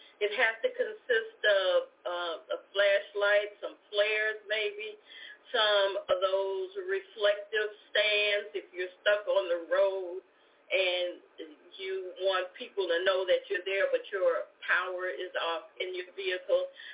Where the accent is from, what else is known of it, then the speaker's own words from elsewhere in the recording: Midwest, United States; Yes, and I say hot like fire because I'm a Midwesterner.